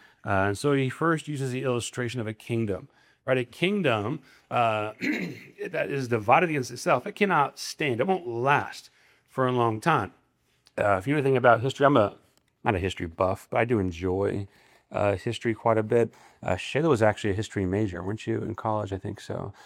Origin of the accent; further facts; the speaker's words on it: Nebraska, United States; I grew up in Nebraska.